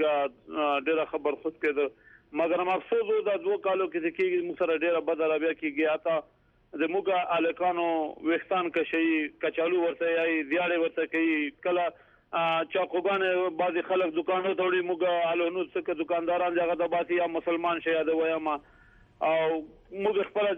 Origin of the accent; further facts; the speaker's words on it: Afghanistan; افغان هستیم، تذکریم از افغانستان هستیم